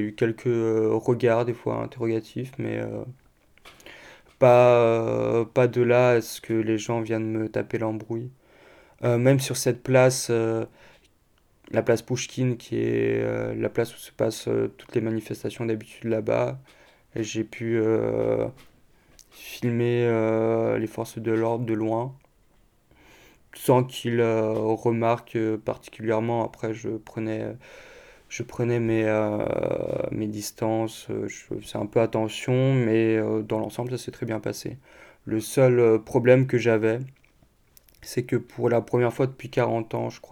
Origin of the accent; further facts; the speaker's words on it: France; mais que moi, en tant que français, je peux encore y aller.